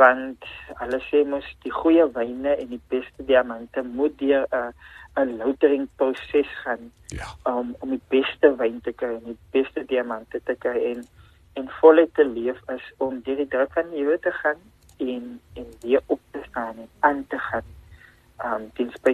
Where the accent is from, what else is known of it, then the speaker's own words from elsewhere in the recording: Worcester, Western Cape, South Africa; ek is alle pad van Worcester